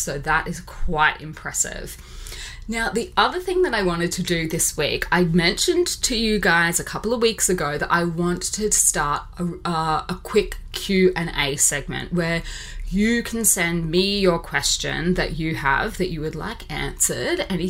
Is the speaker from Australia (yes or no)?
yes; Australia; moved away; as an Aussie living overseas, it's next to impossible for me to go home to Australia at the moment